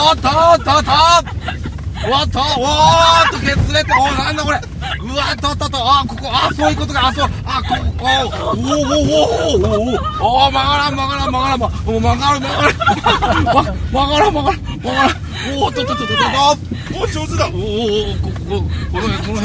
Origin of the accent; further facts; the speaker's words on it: Niigata, Japan; 私も新潟県人なんですけども、